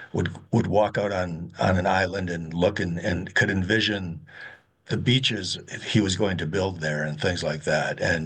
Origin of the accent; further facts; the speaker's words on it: Wisconsin, United States; I grew up in Wisconsin and in a town of about 5,000 people, and I delivered the daily newspaper.